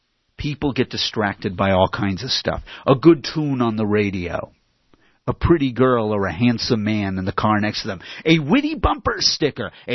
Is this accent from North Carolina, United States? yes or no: no; Massachusetts, United States; Also, as a child growing up in Massachusetts, I learned how to drive with one hand if I had to.